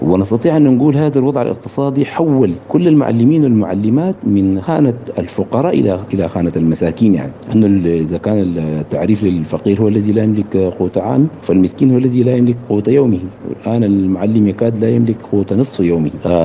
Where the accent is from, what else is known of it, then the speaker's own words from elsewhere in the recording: Sudan; نستطيع أن نعيش كسودانيين في ظل وطن يسع الجميع